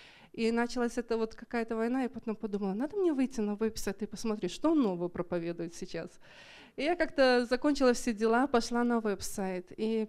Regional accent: Renton, Washington, United States; Russian is a second language; и я из Рентона.

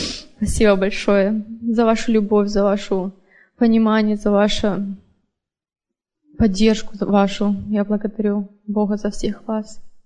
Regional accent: Vancouver, Washington, United States; Я из Вашингтон, Ванкувер, Вашингтон.

